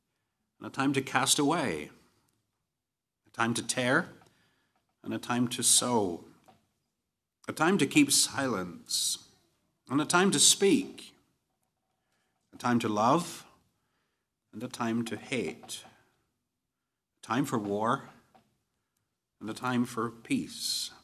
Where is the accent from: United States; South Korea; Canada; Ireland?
Ireland; And then secondly, because I'm Irish, I'm going to ask the question, what does this mean?